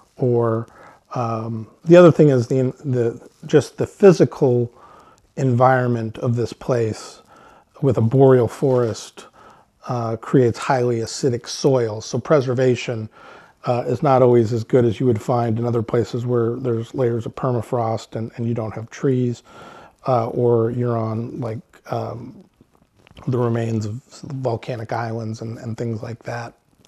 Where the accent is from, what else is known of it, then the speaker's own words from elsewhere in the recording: Anchorage, Alaska, United States; when I grew up in Anchorage